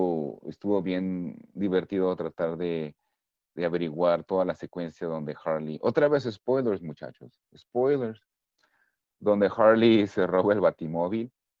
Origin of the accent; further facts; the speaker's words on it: Mexico; como mexicano, pues crecí escuchando las épicas historias del Imperio Azteca